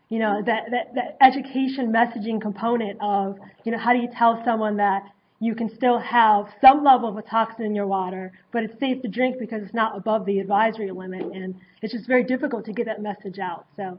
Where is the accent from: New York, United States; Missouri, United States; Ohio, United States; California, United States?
Ohio, United States; Toledo; One tidbit about myself is that I'm actually from Toledo, Ohio.